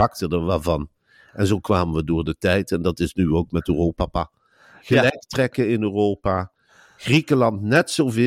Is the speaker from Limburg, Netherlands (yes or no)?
yes; Limburg, Netherlands; Ik kom uit de Mijnstreek.